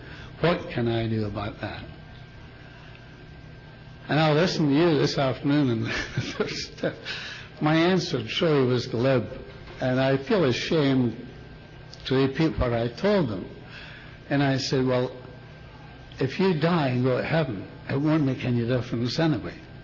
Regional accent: Scotland, United Kingdom; moved away as an adult; I was brought up in Scotland

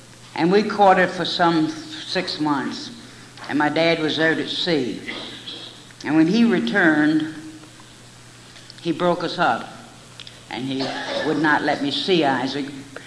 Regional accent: Virginia, United States; I was born and raised in Virginia.

